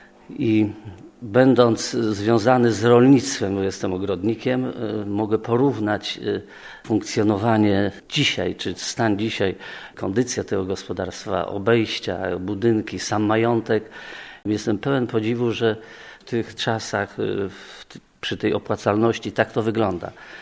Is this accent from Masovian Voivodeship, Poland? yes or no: no; Świątniki, Greater Poland Voivodeship, Poland; Nie, od urodzenia jestem mieszkańcem Świątnik